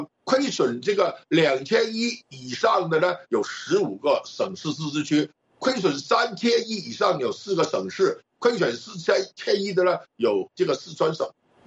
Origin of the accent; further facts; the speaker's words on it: Hong Kong; 首先更正一下，我是香港的